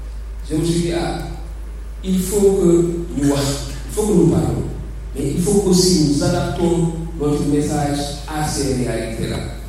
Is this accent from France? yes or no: no; Mauritania; also born or lived in Saint-Louis, Senegal; je suis né en République islamique de Mauritanie. J'ai grandi entre Saint-Louis et la Mauritanie. J'ai grandi parmi des musulmans.